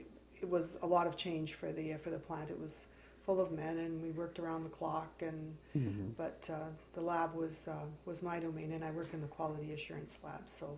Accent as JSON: {"language": "English", "town": "Port Arthur", "region": "Ontario", "country": "Canada", "tie": "born there", "said": "I was born in Port Arthur on June the 7th, 1952."}